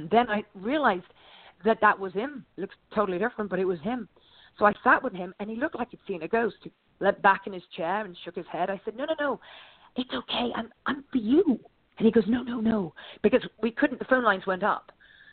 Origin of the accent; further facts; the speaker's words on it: England, United Kingdom; because, of course, we all grew up in England.